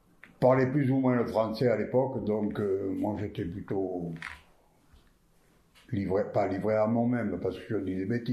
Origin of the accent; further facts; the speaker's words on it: Puget-Théniers, Provence-Alpes-Côte d'Azur, France; Moi, je suis né à Puget, j'ai travaillé à Puget-Denier et je mourrai à Puget-Denier.